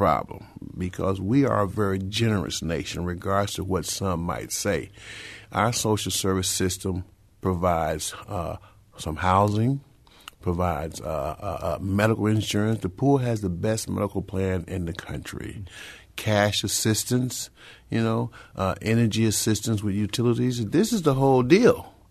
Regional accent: Rochester, New York, United States; also born or lived in Memphis, Tennessee; I was born in Memphis, Tennessee, in the 50s and the 60s with segregation. My parents did, like a lot of African Americans did, they migrated to the north, moving us to Rochester, New York.

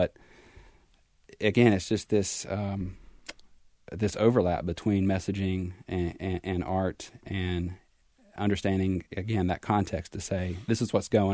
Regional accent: South Carolina, United States; My experience was South Carolina. I grew up in South Carolina.

